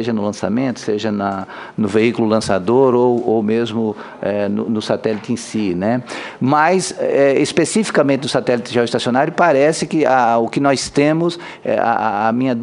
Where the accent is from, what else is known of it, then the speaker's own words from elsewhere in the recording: Brazil; Nós, como brasileiros